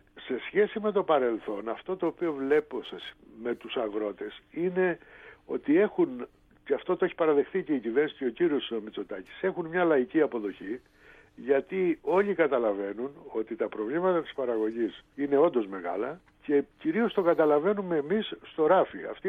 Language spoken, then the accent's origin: Greek; Agrinio, Western Greece, Greece; born there; μου στέλνουν από το Αγρίνιο, από εκεί που γεννήθηκα δηλαδή.